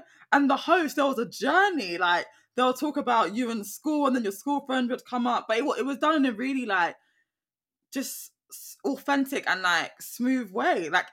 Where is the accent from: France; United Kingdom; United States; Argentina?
United Kingdom; especially because we're British coming over, yeah?